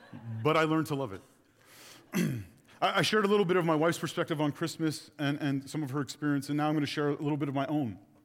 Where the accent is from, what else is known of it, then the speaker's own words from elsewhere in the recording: Sudbury, Ontario, Canada; We were still living in my hometown of Sudbury, and I love Sudbury.